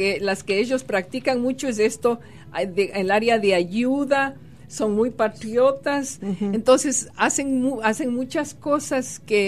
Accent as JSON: {"language": "Spanish", "country": "Ecuador", "said": "Yo vengo del Ecuador, y ahí yo no había oído nunca salir de la masonería."}